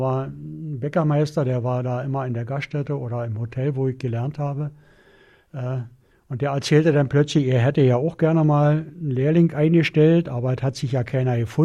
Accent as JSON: {"language": "German", "town": "Hangelsberg", "region": "Brandenburg", "country": "Germany", "said": "Und ich komme ja aus Hangelsberg."}